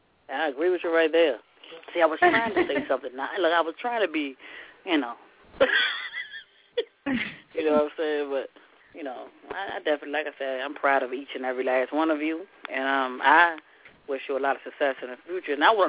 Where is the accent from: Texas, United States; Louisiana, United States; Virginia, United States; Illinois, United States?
Virginia, United States; You know, I'm from Virginia, so I'm happy it's in the DMV.